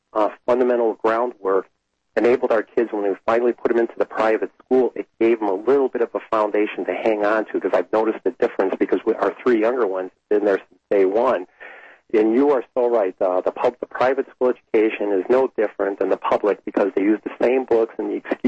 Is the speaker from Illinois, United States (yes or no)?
yes; Illinois, United States; I'm from Illinois.